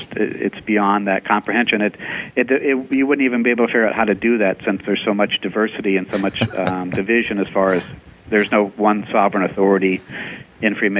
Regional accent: Iowa, United States; I mean, growing up, I grew up in Iowa, and when I was a kid, you know, we sang Christmas carols at school services or school programs.

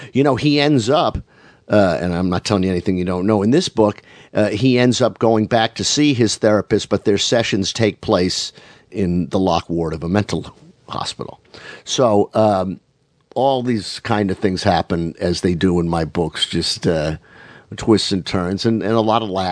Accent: Boston, Massachusetts, United States; I grew up in Boston.

